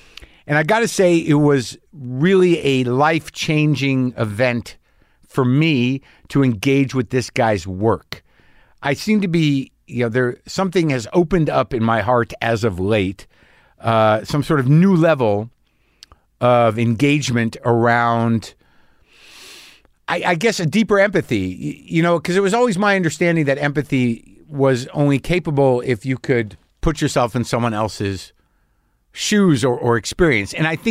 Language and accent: English; New Mexico, United States; Certainly growing up in New Mexico, I'd met a few, and I was surrounded by a Native American painting and jewelry, obviously, and life.